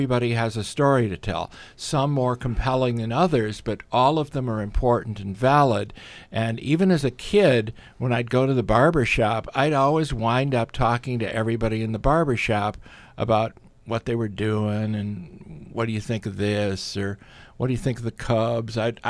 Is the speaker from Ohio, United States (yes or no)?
no; Illinois, United States; Try growing up in Wilmette, Kenilworth, Winnetka, and Glencoe, which encompasses the New Trier Township School District